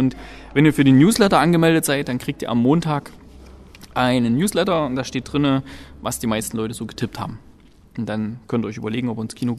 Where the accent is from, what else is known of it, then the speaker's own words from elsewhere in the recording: Gera, Thuringia, Germany; aus Gera, aus meiner Heimatstadt.